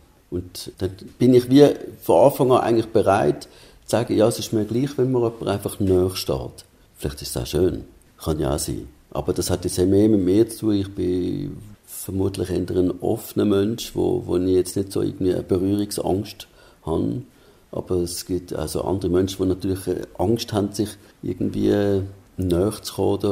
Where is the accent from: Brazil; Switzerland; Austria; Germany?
Switzerland; also mindestens bei uns in der Schweiz, wo ja alles irgendwie so geregelt ist, gesetzlich verankert, genagelt, festgesetzt, wie auch immer.